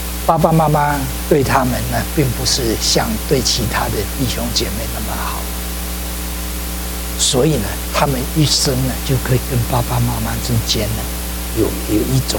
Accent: Fujian, China; 这个跟我们中国的一样哦，假如你遭遇不幸的呢，这是你业嘛，你的业嘛，我们福建话呢叫做命业啊

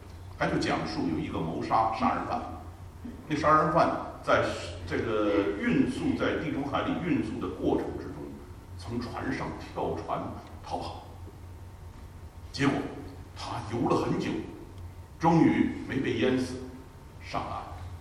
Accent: northern China, China; 这个我是北方人啊，北方人我们那儿很少有蛇的

